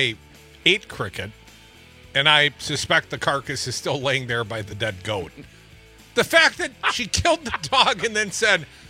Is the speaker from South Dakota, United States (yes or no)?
yes; South Dakota, United States; Dom, some unexpected love for South Dakota on the text line. Hey, that's yeah, my home state.